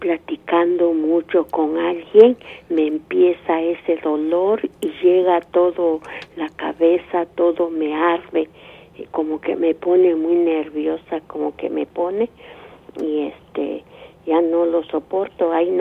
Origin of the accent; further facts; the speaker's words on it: Mexico; moved away; Yo soy de México.